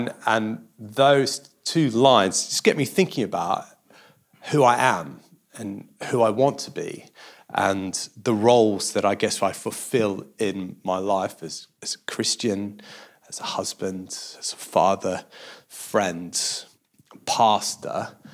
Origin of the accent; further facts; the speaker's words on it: Australia; I did grow up in Australia. You can't really hear it in my accent anymore